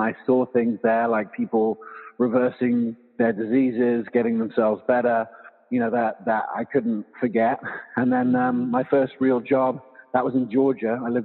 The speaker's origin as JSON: {"language": "English", "region": "England", "country": "United Kingdom", "tie": "born or raised there", "also_born_or_lived": "Loveland, United States / South Africa", "said": "And so I was born here, but I grew up in England and South Africa. My dad lives still in South Africa now. And, I went to university all through in England and, but I always had the American passport."}